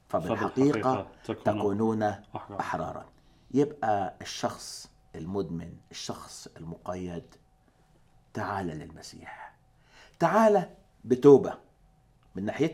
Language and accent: Arabic; Egypt; العراقي يحب، وأنا برضو كمصري أحب.